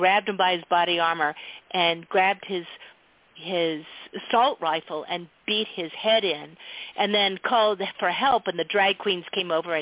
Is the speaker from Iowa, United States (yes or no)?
no; Colorado Springs, Colorado, United States; And I'm here I am in my hometown of Colorado Springs.